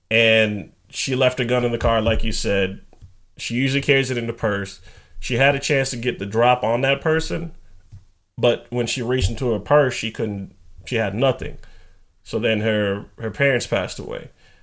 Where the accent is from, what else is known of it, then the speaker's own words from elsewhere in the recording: Texas, United States; born there; It's funny you bring that up because I was born in Texas.